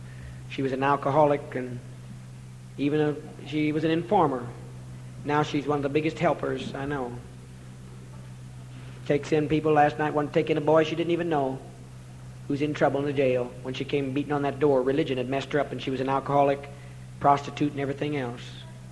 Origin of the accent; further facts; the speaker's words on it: Indianapolis, Indiana, United States; Every church in my town, my hometown in Indianapolis, every holiness church